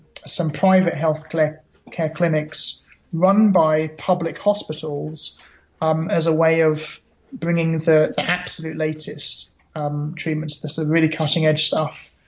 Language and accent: English; England, United Kingdom; as you said, I'm from England.